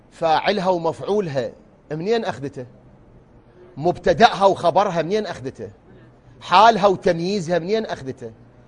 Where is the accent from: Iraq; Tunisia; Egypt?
Iraq; بلدنا الحبيب الغالي بلدنا العراق اللي نبكي عليه